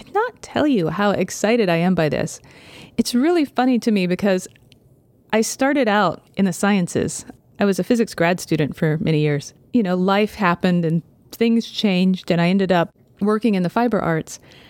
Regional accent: Southern United States, United States; now in Seattle, United States; I grew up in the South, but I'm living in Seattle these days, so it getting dark at 4:30 just seems wrong somehow.

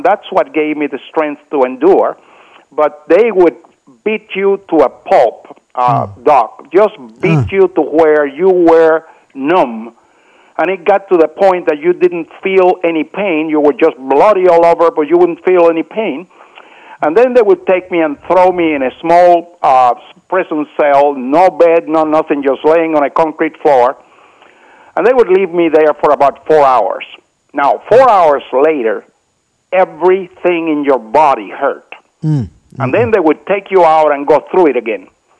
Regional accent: Cuba; You know, I grew up in Cuba.

